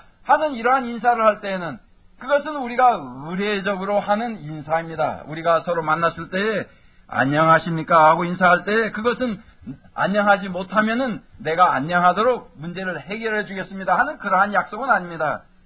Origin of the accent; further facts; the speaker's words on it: South Korea; 이것은 우리가 한국 사람으로서 참으로 그 정서가 비슷한 점을 봅니다.